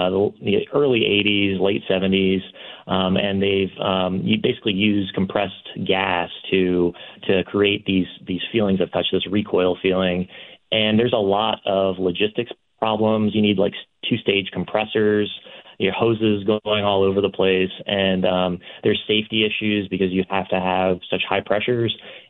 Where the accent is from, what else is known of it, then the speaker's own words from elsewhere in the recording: St. Charles Parish, Louisiana, United States; I was born and raised in Louisiana. I grew up in St. Charles Parish, went to Hahnville High School, and then got my physics degree at UNO.